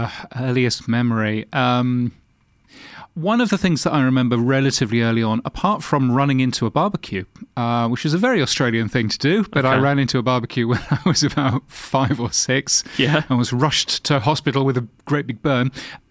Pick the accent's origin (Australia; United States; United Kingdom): United Kingdom; London; Well, I was born in Hammersmith.